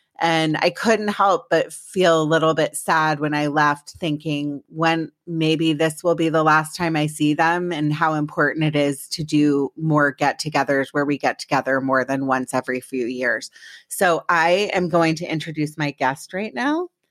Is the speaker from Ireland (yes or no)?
yes; Ireland; You're one of my people, because I'm Irish.